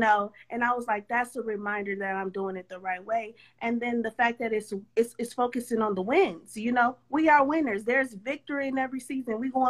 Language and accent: English; Milwaukee, Wisconsin, United States; I was born in Milwaukee, Wisconsin, which is one of the segregated cities in the whole United States.